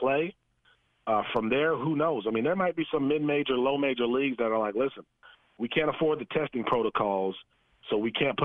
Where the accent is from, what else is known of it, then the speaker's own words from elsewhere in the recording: Milwaukee, Wisconsin, United States; It's the Bucks. I mean, I'm from Milwaukee.